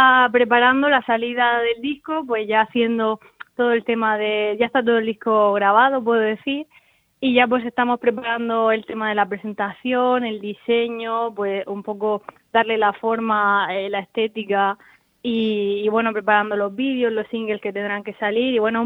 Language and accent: Spanish; Molina, Region of Murcia, Spain; aquí en mi pueblo Molina ya he estado varias veces, he hecho varios concursos